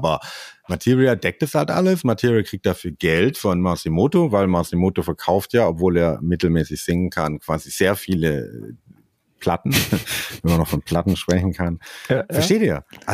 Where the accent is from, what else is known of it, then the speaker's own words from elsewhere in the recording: Germany; I'm from Germany, you know.